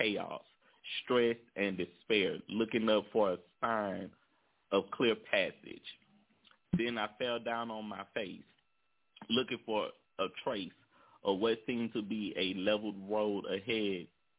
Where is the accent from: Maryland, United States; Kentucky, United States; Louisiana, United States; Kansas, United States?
Louisiana, United States; Shreveport; One, they have a street in my city, in my hometown, Shreveport, named after you.